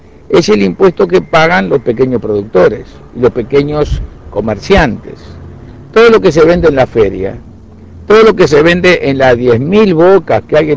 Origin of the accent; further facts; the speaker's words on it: Uruguay; Mire, yo en primer lugar, como uruguayo, me siento muy orgulloso de lo que pasó.